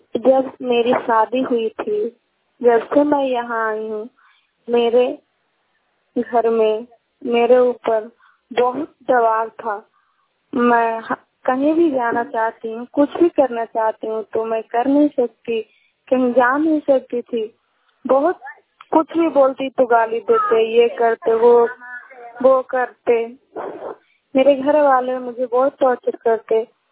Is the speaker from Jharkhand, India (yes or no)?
no; Mohan Khanda, Bihar, India; मैं मोहन खंडा की रहने वाली हूँ, पोस्ट पेलमोर थाना हरनौत है।